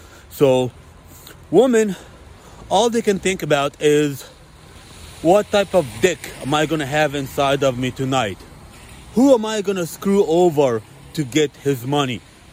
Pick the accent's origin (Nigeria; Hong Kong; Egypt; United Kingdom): Egypt; Because I'm from Egypt too, so I know what's going on, okay?